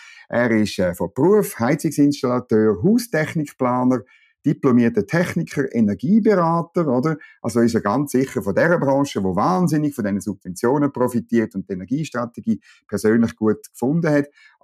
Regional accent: Switzerland; Als Schweizer bin ich auch sehr betroffen

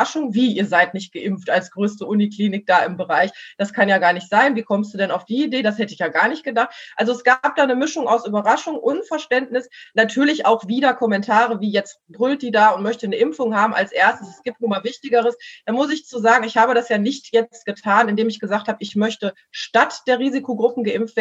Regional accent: Mülheim, North Rhine-Westphalia, Germany; dass hier jetzt in Mülheim, ich komme aus Mülheim, die Altenheime geimpft worden sind

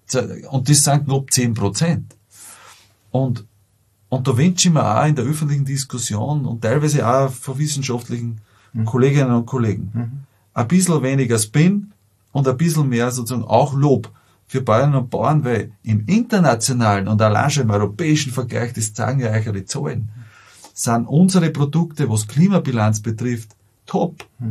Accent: Lower Austria, Austria

